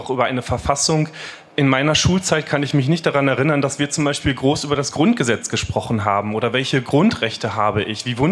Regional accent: Bielefeld, North Rhine-Westphalia, Germany; Ich komme aus dem Westen, eigentlich aus Bielefeld gebürtig, bin jetzt 44 Jahre alt.

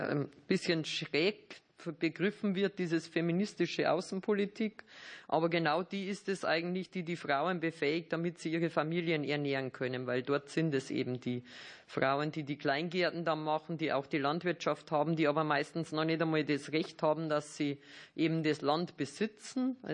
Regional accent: Germany; also man stellt sich das immer so als Deutscher vor

